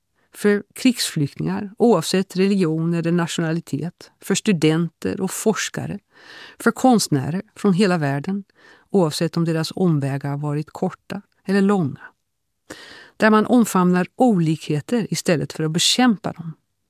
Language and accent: Swedish; Netherlands; first language sv; Jag är född och uppvuxen i Holland. Vi talade svenska hemma. Holländska lärde jag mig först senare, i förskolan.